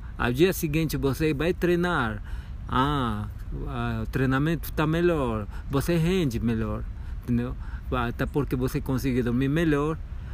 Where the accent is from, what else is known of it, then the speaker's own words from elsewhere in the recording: Peru; Portuguese is a second language; now in Brasília, Brazil; Eu sou peruano, moro aqui em Brasília já tem 20 anos.